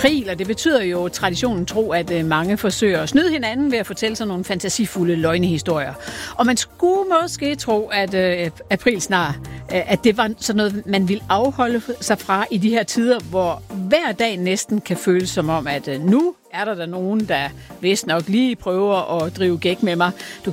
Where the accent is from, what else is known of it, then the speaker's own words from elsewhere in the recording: East Jutland, Denmark; altså som østjyde, så synes jeg ikke, at det er så god en idé